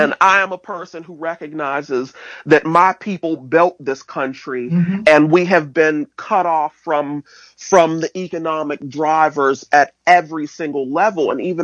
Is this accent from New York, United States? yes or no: no; Pittsburgh, Pennsylvania, United States; I come from Pittsburgh. The Pulitzer Prize winning playwright August Wilson wrote all his plays about my neighborhood that I grew up